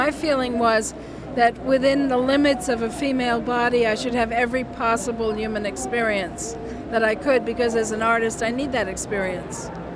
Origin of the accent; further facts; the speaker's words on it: Brooklyn, New York, United States; moved away as an adult; I was born in Brooklyn, and I think that's what I was doing the first 34 years of my life. But since I moved out west, I have never really wanted to be back.